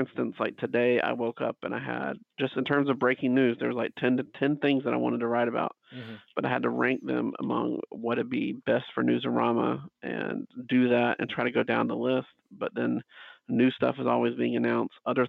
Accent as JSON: {"language": "English", "region": "the South", "country": "United States", "said": "because I'm from the South and I can see a lot of my family and like high school friends"}